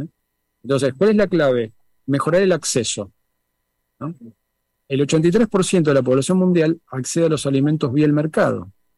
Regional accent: Argentina; en mi caso como argentino, se da esta paradoja

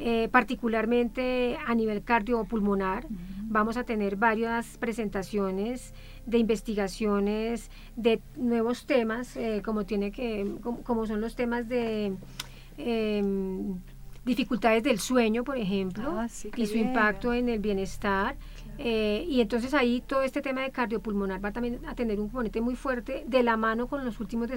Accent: Colombia; nosotros como colectivo colombiano venimos participando muy activamente.

